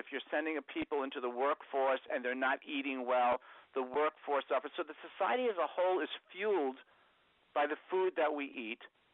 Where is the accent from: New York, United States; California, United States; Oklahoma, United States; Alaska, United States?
New York, United States; I grew up in New York or a New York environment